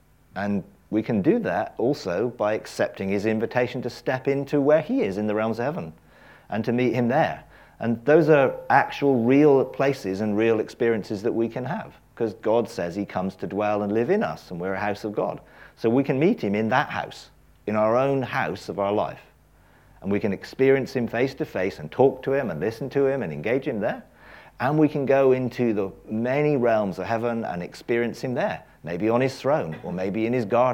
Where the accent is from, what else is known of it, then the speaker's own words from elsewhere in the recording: England, United Kingdom; because we're English